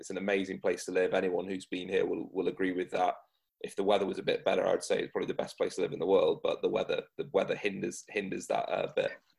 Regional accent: England, United Kingdom; a kid growing up in England.

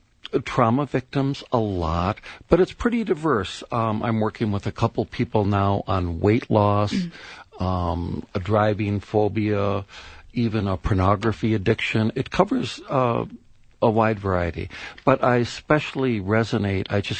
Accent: Minnesota, United States; And I came from Minnesota, and boy, beware if you're driving and you're one of the wheels, especially the right one, gets just a little bit off the road into the ice.

